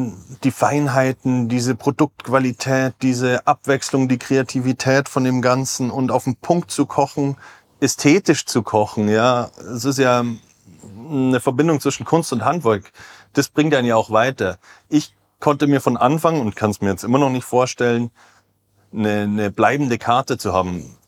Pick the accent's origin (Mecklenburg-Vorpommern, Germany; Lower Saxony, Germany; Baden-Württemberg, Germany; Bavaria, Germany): Bavaria, Germany; Prien am Chiemsee; aus Prien am Chiemsee. Ich bin Koch aus Leidenschaft und bin gebürtiger Priener, Chiemgauer. Bin aufgewachsen, zur Schule gegangen, habe gelernt in Prien